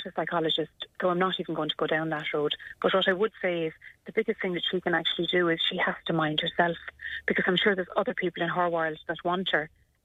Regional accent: Ireland; As Irish people, we're really bad to nurture relationships, especially when we don't feel great.

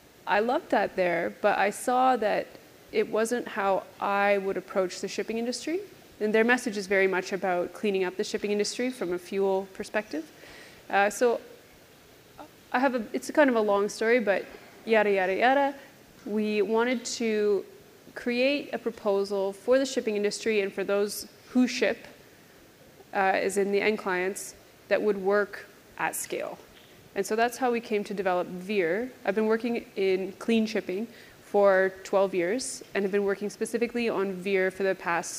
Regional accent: Great Lakes, Canada; I'm originally from the Great Lakes of Canada

